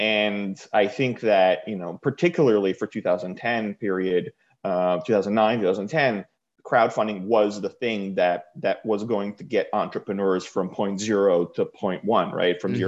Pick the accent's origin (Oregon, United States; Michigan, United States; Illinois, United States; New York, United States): New York, United States; New York City; So I grew up in New York City. I went to NYU, studied economics, did a little corporate life for a little while.